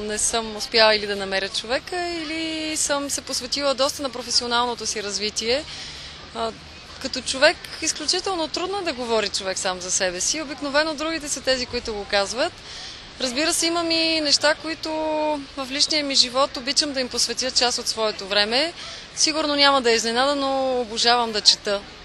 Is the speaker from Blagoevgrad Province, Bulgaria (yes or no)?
yes; Hadzhi Dimovo, Blagoevgrad Province, Bulgaria; Аз съм от Хаджи Димово, Благоевградска